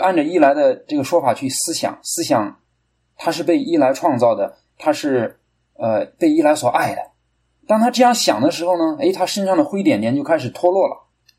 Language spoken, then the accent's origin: Chinese; Kaifeng, Henan, China; 我是出生在河南开封啊，在我在乡下出生成长啊。那我从小呢，我就有一个农业户口啊。